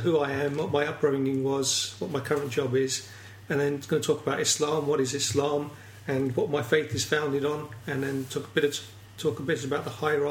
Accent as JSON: {"language": "English", "region": "London", "country": "United Kingdom", "tie": "born or raised there", "said": "I've been a Muslim all my life, as you can guess from the surname. I was brought up down in London, so I'm a southerner, and I moved up here for work reasons."}